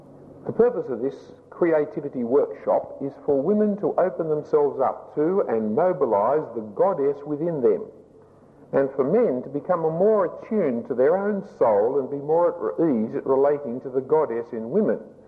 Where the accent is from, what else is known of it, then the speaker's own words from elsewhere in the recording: Australia; it was astonishing to me as an Australian how much money I was given as honorariums for preaching